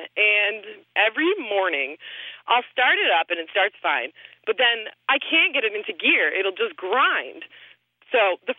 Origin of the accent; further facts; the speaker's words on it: Canterbury, Connecticut, United States; I'm from Canterbury, Connecticut.